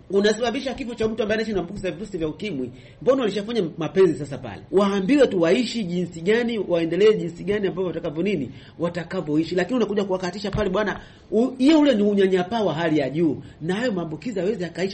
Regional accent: Mkuranga, Pwani, Tanzania; natokea Mkuranga.

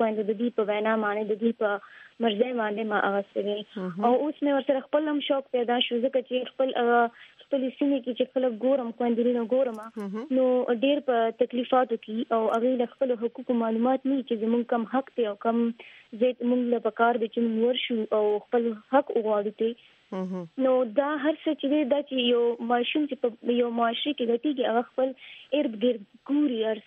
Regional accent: Karak, Khyber Pakhtunkhwa, Pakistan; ضرور جی بیسیکلی زه د کرک یم

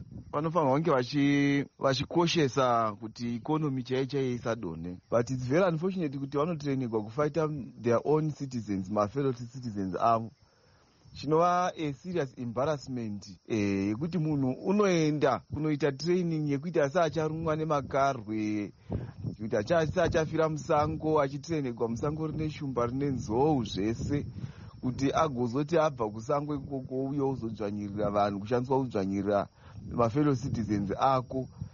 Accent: Zimbabwe; I am a soldier from Zimbabwe.

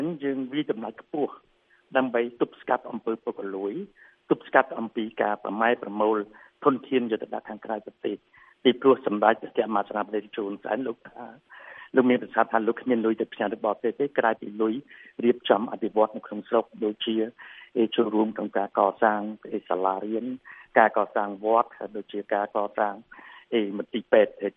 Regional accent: United States; now in Cambodia; ខ្ញុំជាជនជាតិអាមេរិកាំងដែលមកធ្វើការនៅស្រុកខ្មែរ

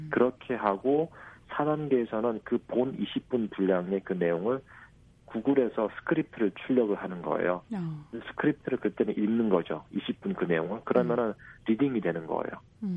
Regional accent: North Korea

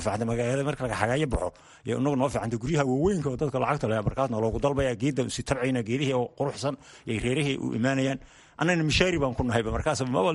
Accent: Kelafo, Somali Region, Ethiopia; Qalaafe ayaan ka imid birimadii hore, lug baanan aga imid

